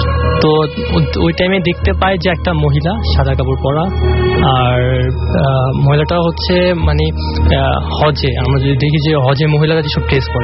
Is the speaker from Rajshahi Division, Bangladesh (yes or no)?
no; Dhaka, Dhaka Division, Bangladesh; আমি সেগুনবাগিচা থেকে এসেছি।